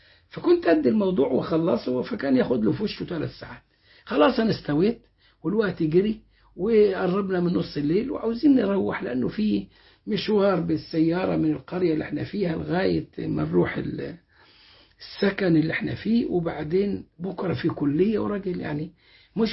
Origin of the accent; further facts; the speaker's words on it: Egypt; accent: Egyptian; يعني إيه لك فلان هذا بلهجتنا المصرية قريب